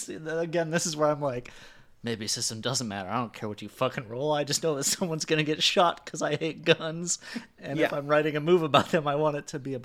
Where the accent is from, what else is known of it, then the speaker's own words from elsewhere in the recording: Texas, United States; born there; I was born in Texas.